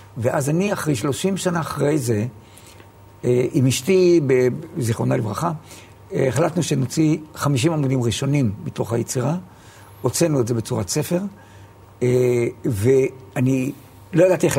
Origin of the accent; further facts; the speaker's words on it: Yagur, Haifa District, Israel; שם גדלתי.